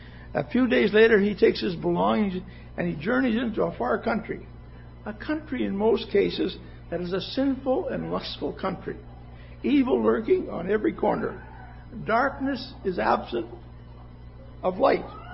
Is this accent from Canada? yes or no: yes; Kenora, Ontario, Canada; I was working recently with a young fella who was from Kenora, Ontario, my hometown.